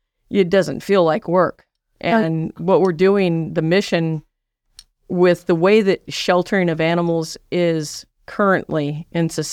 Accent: California, United States; also born or lived in San Luis Obispo; Well, I grew up in Central California. I was born in San Luis Obispo. My father was a agriculture major. So we moved up and down the state of California

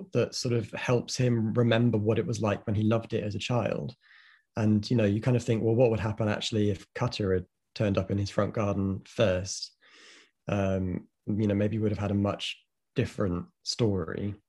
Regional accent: East of England, United Kingdom; It's like a tiny independent store in my hometown in the middle of nowhere in Suffolk.

